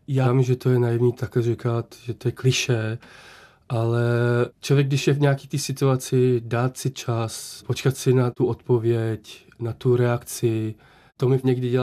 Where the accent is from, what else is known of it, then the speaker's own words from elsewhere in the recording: Prague, Czechia; Já jsem vyrůstal v Praze a když zapomínám česky, tak já jsem hrdý Čech.